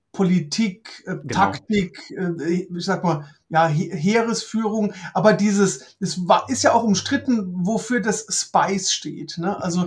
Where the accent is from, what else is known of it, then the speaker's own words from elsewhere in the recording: Rhineland-Palatinate, Germany; ich stamme ja aus der Nähe von Rammstein mit einem M, ne, der größte amerikanische Militärflughafen.